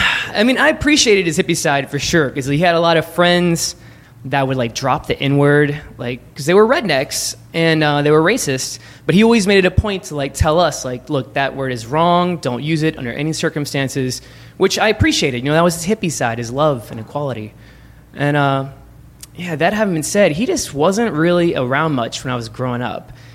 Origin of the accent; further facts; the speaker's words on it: Baton Rouge, Louisiana, United States; I grew up in Baton Rouge, Louisiana, and this story is about my dad, who grew up in rural Mississippi.